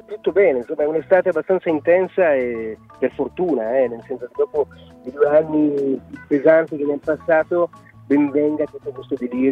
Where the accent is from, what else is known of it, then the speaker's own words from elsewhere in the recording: Pinerolo, Piedmont, Italy; Io sono di Pinerolo, chiaramente provincia di Torino, una cittadina di 40.000 abitanti